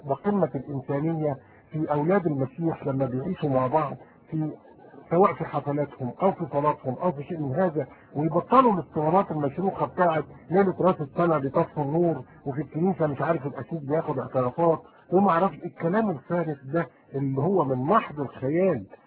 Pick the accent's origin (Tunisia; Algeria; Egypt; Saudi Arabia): Egypt; عندنا في مصر بالذات